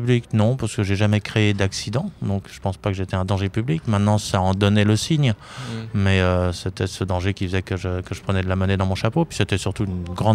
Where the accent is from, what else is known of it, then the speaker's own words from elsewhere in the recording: Paris, Île-de-France, France; Non, moi je suis parisien. Hein. Oui. Moi je suis parisien.